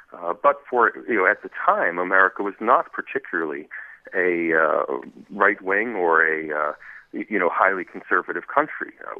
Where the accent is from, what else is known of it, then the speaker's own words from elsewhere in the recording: United States; now in Australia; But I'm an American, but I live in Australia, and so it's taught me to take a comparative perspective to things.